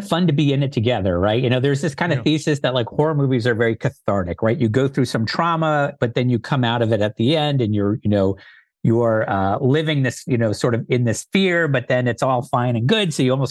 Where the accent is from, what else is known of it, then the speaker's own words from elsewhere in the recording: East Coast, United States; because I come from the East Coast, and I go to bed early.